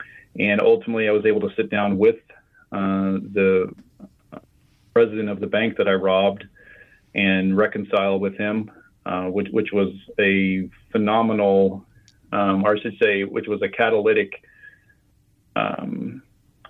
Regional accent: Midwest, United States; No, actually, I grew up in the Midwest and I actually stole a car in Oklahoma and drove it up to Iowa.

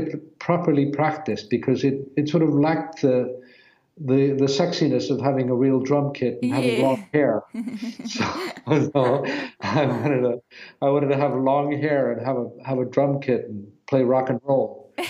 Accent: Iceland; also born or lived in Norway / New York; I was born in Norway, and then I lived a few years in Iceland, and then I moved to New York and lived there for a few years. And then I moved back, when I was about 10. I started living in Iceland sort of more continually.

